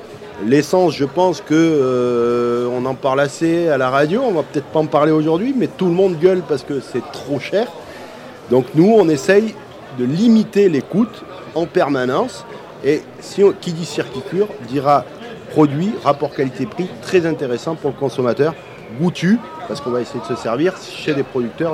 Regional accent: Occitanie, France; on vient de l'Hérault, on est juste à côté, on est sur Mori, dans le 66

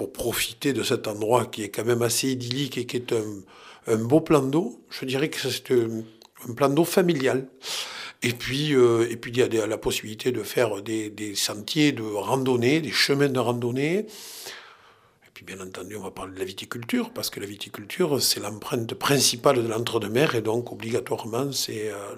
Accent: Blasimon, Nouvelle-Aquitaine, France; J'ai 58 ans et depuis 58 ans, je suis habitant de Blasimoun, élu en 1995.

